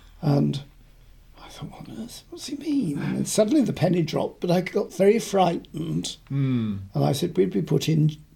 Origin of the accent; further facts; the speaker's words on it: South East England, United Kingdom; moved away as an adult; I was brought up in Hampshire